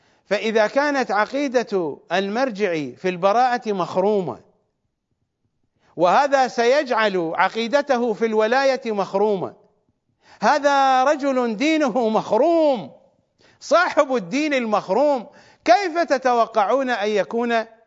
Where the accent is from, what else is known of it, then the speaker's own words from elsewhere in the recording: Iraq; now in Manchester, United Kingdom; في نفس الوقت الذي خرجت فيه أنا وغيري من العراق سنة 1980